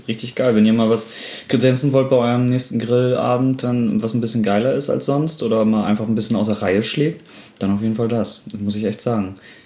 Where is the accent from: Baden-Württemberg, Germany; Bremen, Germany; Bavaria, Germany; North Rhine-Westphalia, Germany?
Bremen, Germany; Bei uns in Bremen gibt es ja den Freimarkt oder auch die Osterwiese.